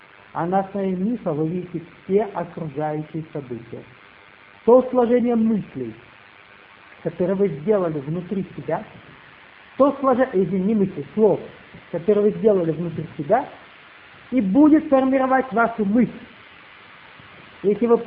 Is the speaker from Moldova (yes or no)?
no; Russia; Не потому, что я там россиянин.